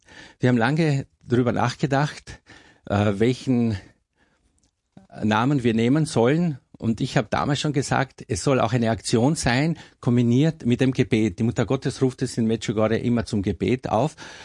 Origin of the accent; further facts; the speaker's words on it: Carinthia, Austria; Dadurch, dass ich als Kärntner Slowene und letztendlich auch relativ schnell die kroatische Sprache gelernt habe